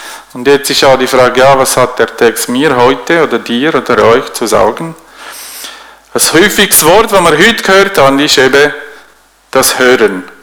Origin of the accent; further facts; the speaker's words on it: Switzerland; Oder gerade da bei uns in der Schweiz haben wir ja das ganz gut geregelt, ganz gut organisiert.